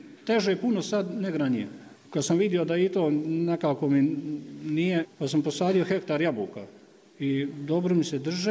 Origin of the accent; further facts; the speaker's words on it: Dobrljin, Republika Srpska, Bosnia & Herzegovina; iz Dobrljina sam, poljoprivrednik sam